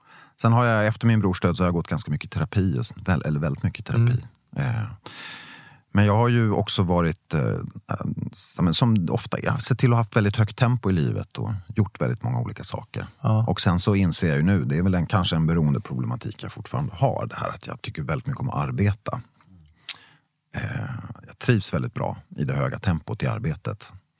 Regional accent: Ängelholm, Skåne, Sweden; Vi är uppvuxna i Ängelholm i Skåne.

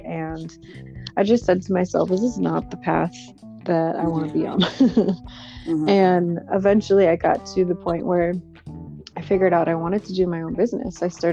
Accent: Michigan, United States; I grew up in Michigan, you know, had a beautiful family.

